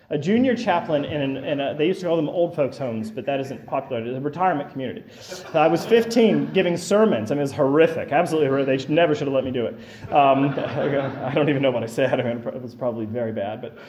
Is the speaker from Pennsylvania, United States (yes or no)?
yes; Harmony, Pennsylvania, United States; I grew up in Harmony. It was founded by a cult.